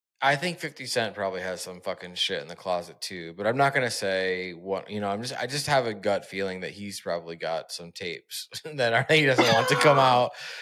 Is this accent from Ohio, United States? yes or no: yes; Toledo, Ohio, United States; I grew up in Toledo, Ohio, so our county fair is real bad.